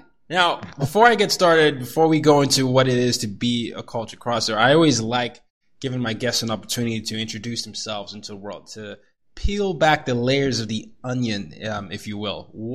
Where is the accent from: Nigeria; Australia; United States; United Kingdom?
Nigeria; He's white, I'm black, he's American, I'm Nigerian, but we grew up in multiple places that we could call home.